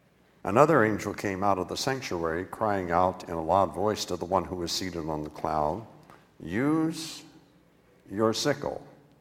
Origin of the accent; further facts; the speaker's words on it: West Virginia, United States; And down in where I grew up in West Virginia, we had lots and lots of apple orchards